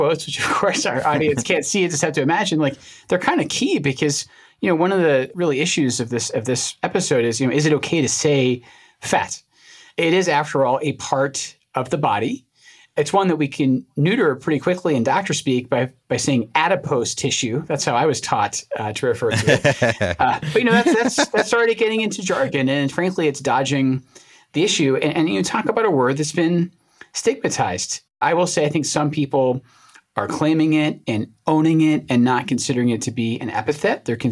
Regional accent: Scotland, United Kingdom; And I'm from a different island. I'm from Scotland, and we have the second worst rate of cardiovascular disease per capita of any nation on earth.

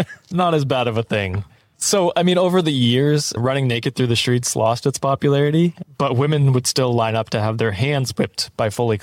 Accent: England, United Kingdom; As an English man, come at me.

